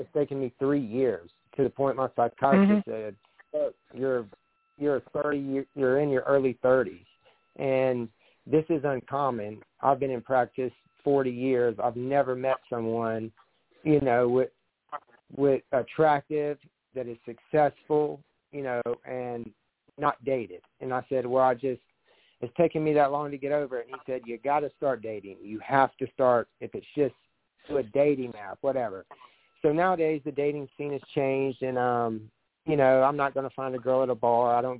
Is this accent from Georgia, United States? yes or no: yes; Athens, Georgia, United States; moved away as an adult; now in Destin, United States; I am originally from Athens, Georgia, which is east of Atlanta, northeast Georgia. I moved here about 10 years ago.